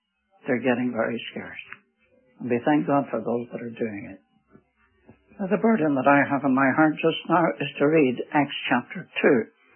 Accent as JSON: {"language": "English", "region": "Northern Ireland", "country": "United Kingdom", "tie": "born or raised there", "moved": "as an adult", "lives_now": "United States", "said": "I was brought up in Ireland. I happened to be an Irishman. And I spent the first 21 years of my life in Northern Ireland."}